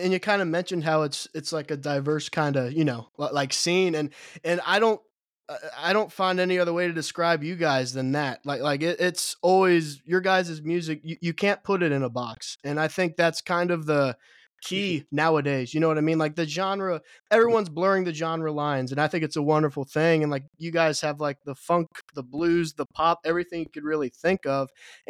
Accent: Cincinnati, Ohio, United States; quite frankly, I'm from Cincinnati. So, you know, we don't got shit here

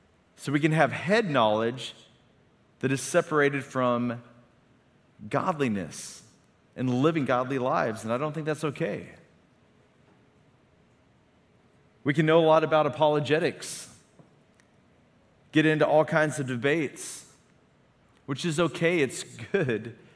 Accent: Oklahoma, United States; but then I moved back to my hometown in Northeast Oklahoma.

